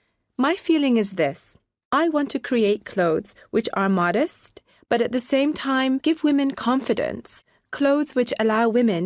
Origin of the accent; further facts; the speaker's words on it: New York, United States; Well, as a teenager in New York, I had a lot of problems trying to dress in a modest way.